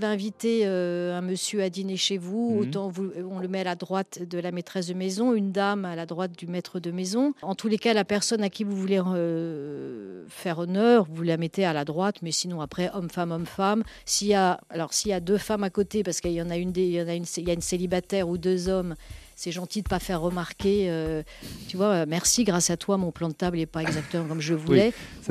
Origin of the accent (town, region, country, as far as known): Paris, Île-de-France, France